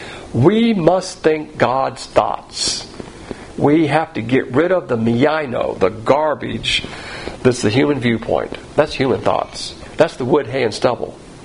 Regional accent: the South, United States; And I use language of accommodation because as a Southerner, we call it plantations.

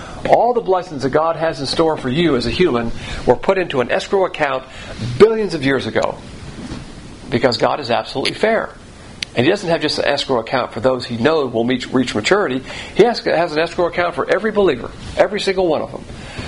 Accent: the South, United States; As a Southerner, we're going to be picking cotton out there.

